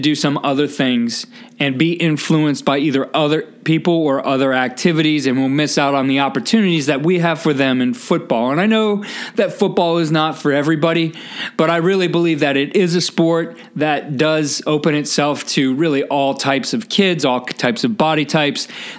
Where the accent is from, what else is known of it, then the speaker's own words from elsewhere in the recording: Ohio, United States; And growing up in Northeast Ohio, football dominated the others.